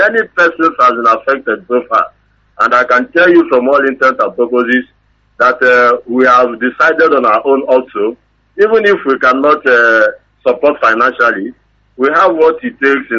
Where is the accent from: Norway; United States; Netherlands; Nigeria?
Nigeria; Umuleri, Anambra; I'm calling you from Onitsha. I am from Umuleri in Biafra land.